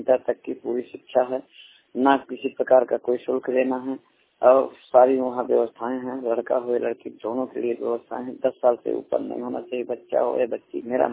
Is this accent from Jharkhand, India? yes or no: no; Banda, Uttar Pradesh, India; मेरी विकलांगता 100%। मैं बांदा उत्तर प्रदेश का मूल निवासी हूँ